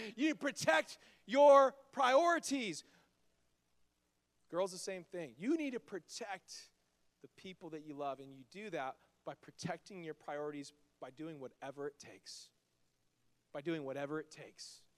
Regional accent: Bakersfield, California, United States; I'm from Bakersfield.

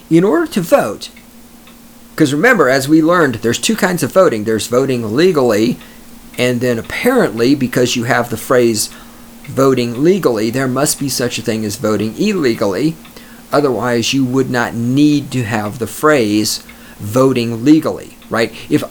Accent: Texas, United States; For those of you new to the show wondering why I'm reading shit from Texas newspapers, that's because I'm from Texas.

